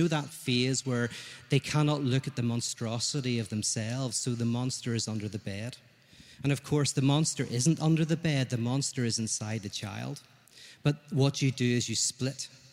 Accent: Ireland; I'm Irish. There's no way I'm going to do that.

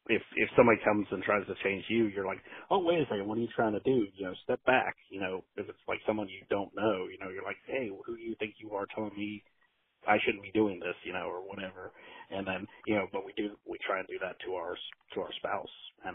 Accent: New York, United States; no, that's what I do. I'm from New York or whatever. You know, that's how I talk to people.

